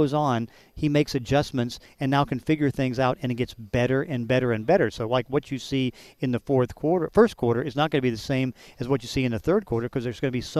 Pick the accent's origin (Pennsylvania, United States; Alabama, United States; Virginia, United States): Pennsylvania, United States; Pittsburgh; Second biggest, because I grew up in Pittsburgh